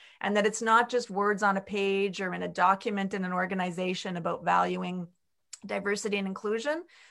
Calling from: Canada; I'm calling in from Canada.

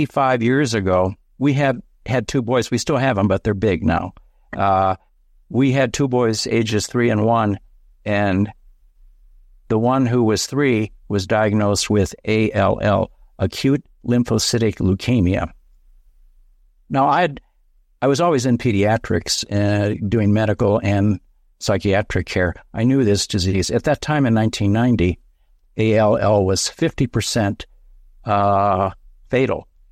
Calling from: New Mexico, United States; On a mountaintop in northeastern New Mexico, looking out on the Rio Grande Valley.

